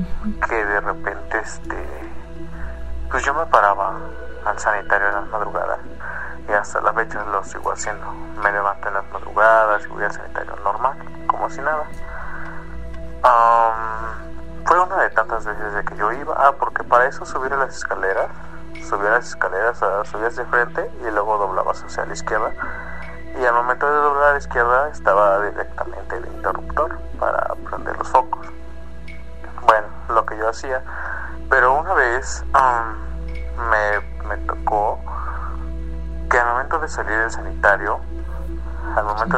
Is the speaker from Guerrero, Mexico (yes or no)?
no; Mexico City, Mexico; Soy de aquí, de la Ciudad de México, de la delegación Tlalpan.